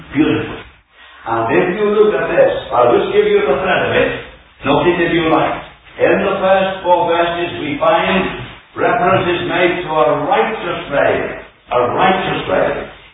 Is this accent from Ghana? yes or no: no; Liverpool, North West England, United Kingdom; moved away; When I was a young fella, I think I climbed snowboard once or twice when I came from Liverpool in those early days.